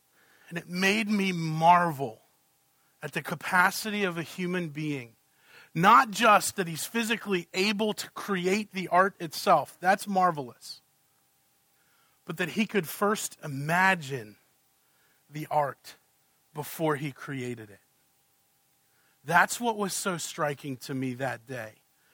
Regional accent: Boston, Massachusetts, United States; also born or lived in Virginia; Though I was born in Virginia, I grew up just outside Boston

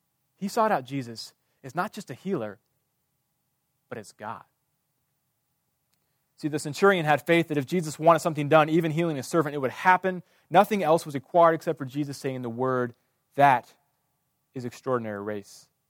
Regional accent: Kansas, United States; I grew up in Kansas, and I went kindergarten through college in the same town.

